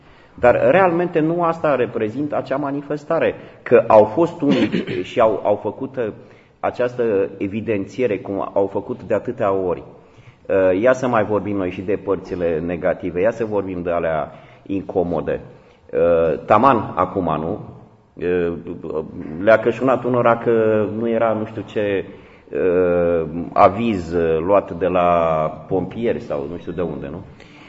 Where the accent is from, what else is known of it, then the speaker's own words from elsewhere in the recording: Romania; așa suntem noi ca români